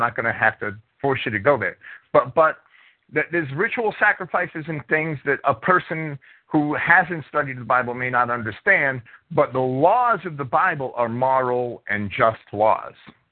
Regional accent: Jersey City, New Jersey, United States; I'm sorry, I grew up in Jersey City. I had racial ideas since I was 6 years old.

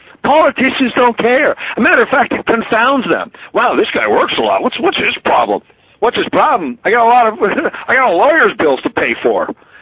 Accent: Canada; the effort I put into being a Canadian, a hardworking guy who puts into the system

